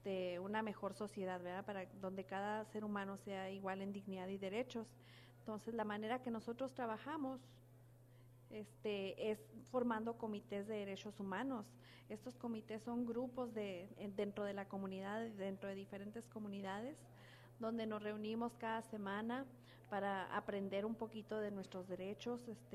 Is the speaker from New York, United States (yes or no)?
no; El Paso, Texas, United States; soy del Paso, Texas.